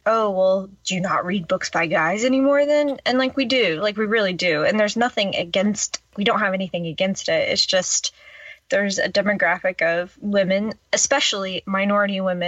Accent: the South, United States; And I grew up in the South, like what's going on here?

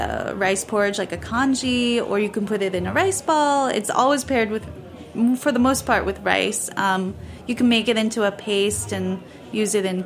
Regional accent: New York City, New York, United States; I was born here in New York and grew up American, but I'm also Japanese. And in my home, I grew up eating Japanese food

